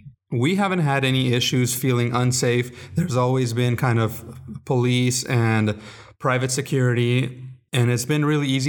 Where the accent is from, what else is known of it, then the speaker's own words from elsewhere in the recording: Acapulco, Guerrero, Mexico; also born or lived in Guadalajara; some history is I was born in Mexico. I was born in Acapulco. I lived in Acapulco and places like Guadalajara.